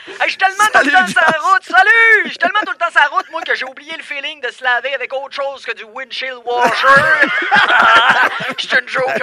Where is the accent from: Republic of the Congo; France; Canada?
Canada; Quebec; Ben, tu le sais, je viens d'une ville du Québec.